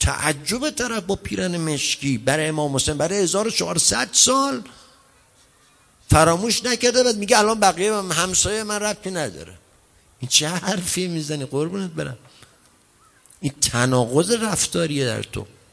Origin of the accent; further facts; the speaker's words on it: Iran; ما مسلمون نیستیم، ما ایرانی هستیم.